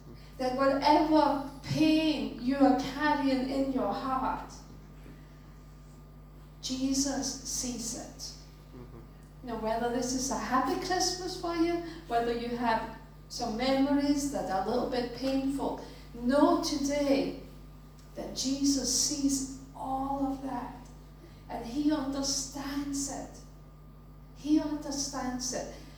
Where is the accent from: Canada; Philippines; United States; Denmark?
Denmark; and I'm from Denmark, and I was living here